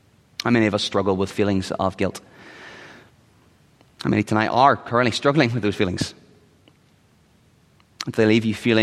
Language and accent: English; United Kingdom; But as a Brit, the less I talk about the Declaration of Independence, the better probably.